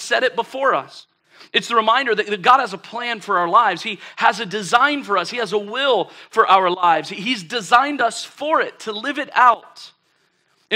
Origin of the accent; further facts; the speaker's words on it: Ohio, United States; this was the time of year where I grew up in Ohio.